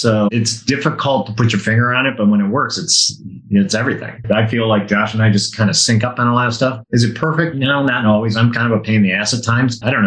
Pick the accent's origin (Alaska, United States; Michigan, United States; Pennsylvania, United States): Michigan, United States; Detroit; You know, I'm from Detroit and so grit has a big meaning to me because that's just kind of how that city works and operates.